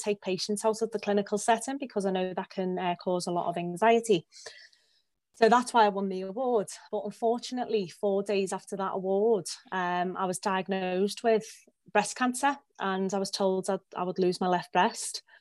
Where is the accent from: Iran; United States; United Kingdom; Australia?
United Kingdom; Liverpool, North West England; It's a biography, starting off about me, how growing up in Liverpool, coming from a really close, strong family.